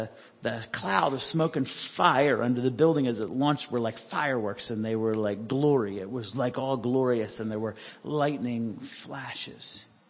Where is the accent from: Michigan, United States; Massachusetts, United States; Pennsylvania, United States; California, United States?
Pennsylvania, United States; I grew up in Pennsylvania on the Delaware River, and the Delaware is a very shallow river.